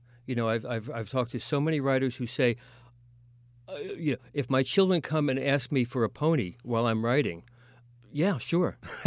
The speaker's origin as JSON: {"language": "English", "country": "United States", "tie": "born or raised there", "said": "because I grew up right outside New York in the 50s."}